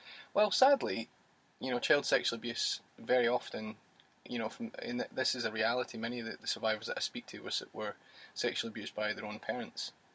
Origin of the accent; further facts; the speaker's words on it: East Kilbride, Scotland, United Kingdom; She's in East Kilbride, my hometown.